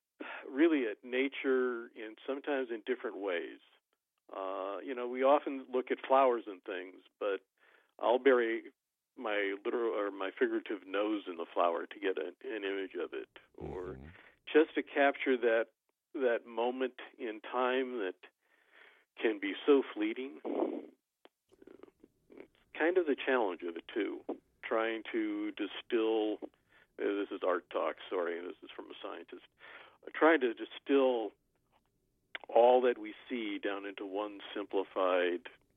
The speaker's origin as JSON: {"language": "English", "town": "Moorhead", "region": "Minnesota", "country": "United States", "tie": "born or raised there", "said": "Well, I grew up in Moorhead, Minnesota here. Actually stayed there through college, went to Moorhead State, majored in chemistry and physics."}